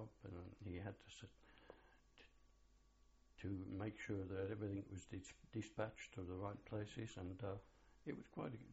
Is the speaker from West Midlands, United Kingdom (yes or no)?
yes; Birmingham, West Midlands, United Kingdom; born there; I was born in Birmingham on the 13th of April 1926.